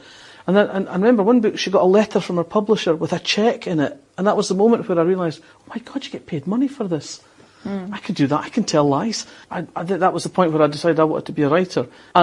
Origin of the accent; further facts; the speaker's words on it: Scotland, United Kingdom; I come from Fife